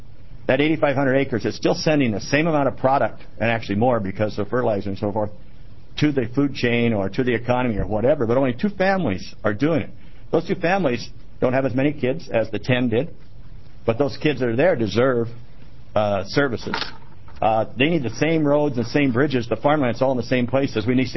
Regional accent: Washington, United States; I'm from Eastern Washington, and some of you know that.

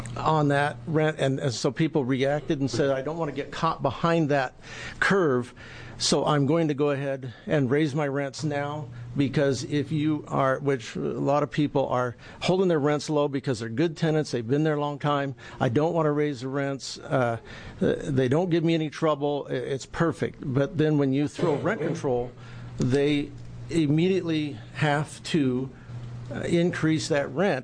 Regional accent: Bend, Oregon, United States; I come over from Bend today. My wife and I are native Bendites.

